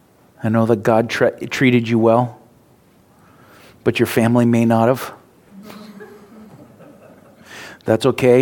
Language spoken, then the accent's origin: English; Minnesota, United States; My life, I was born in Minnesota. That's part of my life. You know, I grew up my entire life in southern Minnesota, south of the Twin Cities.